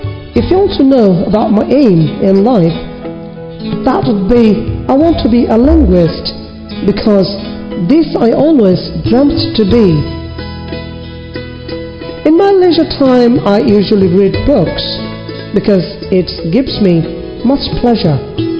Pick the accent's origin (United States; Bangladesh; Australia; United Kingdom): Bangladesh; Barguna, Barisal Division; English is a second language; now in Dhaka, Bangladesh; My birthplace, well, the name of my hometown is Barguna, and you know it is famous for Kuakata. I love my hometown very much because I was born and brought up there.